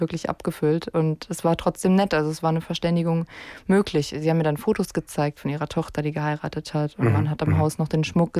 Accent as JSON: {"language": "German", "country": "Germany", "tie": "born or raised there", "said": "Ich bin hier einfach in Deutschland geboren und ich bin hier groß geworden und ich bin genauso auch Deutsche."}